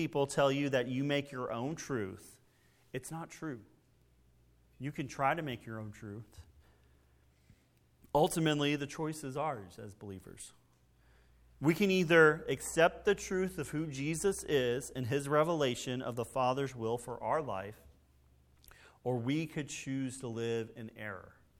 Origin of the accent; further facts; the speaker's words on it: Texas, United States; Growing up in Texas, we would sometimes go to Dallas.